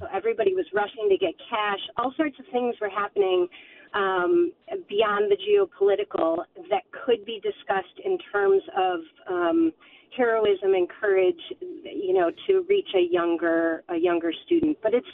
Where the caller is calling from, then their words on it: Janesville, Wisconsin, United States; Hi, actually, I'm calling from Seensville, picked up my fourth grader